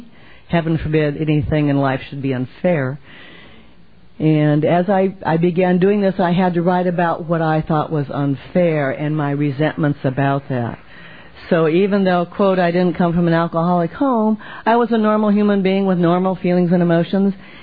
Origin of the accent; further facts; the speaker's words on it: Los Angeles, California, United States; And my home group is the West L.A. Claire Mar Vista Family Center meeting, 7 o'clock on a Thursday evening. We're from Los Angeles.